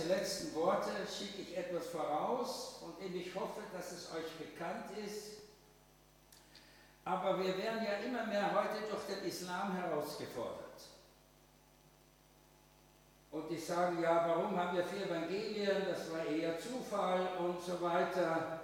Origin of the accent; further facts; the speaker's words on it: Vienna, Austria; born there; bin gebürtiger Wiener.